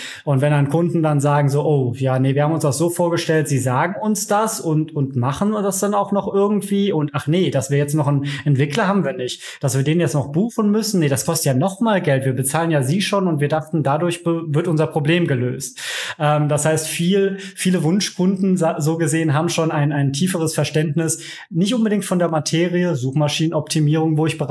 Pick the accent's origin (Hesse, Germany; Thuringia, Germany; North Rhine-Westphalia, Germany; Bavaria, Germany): North Rhine-Westphalia, Germany; Cologne; born there; gebürtiger Kölner und Freelancer aus Leidenschaft.